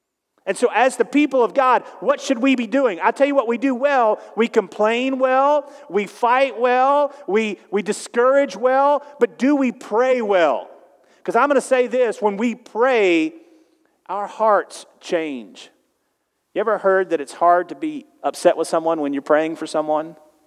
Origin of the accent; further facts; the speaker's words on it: Texas, United States; And again, I grew up in Southeast Texas where when even people came to the table, you stand as just kind of a sign of respect.